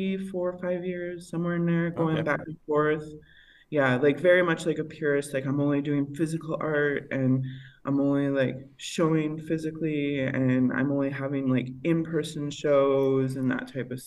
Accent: California, United States; I mostly hang out with like the glitch and trash artists online mm-hmm. now, and I'm from the Bay Area.

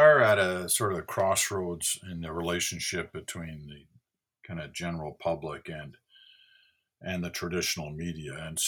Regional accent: Canada; I'm proud to say that we're Canadian and we're different.

